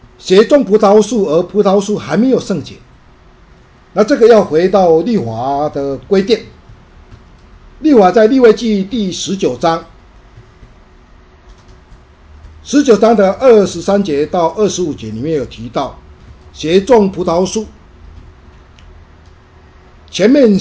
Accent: Taiwan; 跟我们中国人，台湾其实是台湾人，有很类似

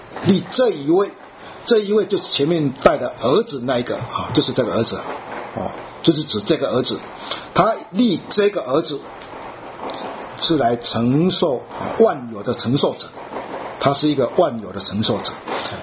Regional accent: China; 我们中国人很喜欢说啊，一个长官他在上台讲话

